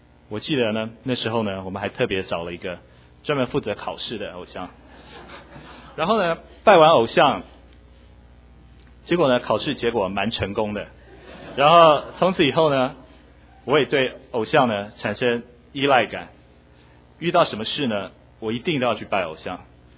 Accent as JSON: {"language": "Chinese", "region": "Taipei", "country": "Taiwan", "said": "我是来自台湾，我生在台北市，我是家中的独子。"}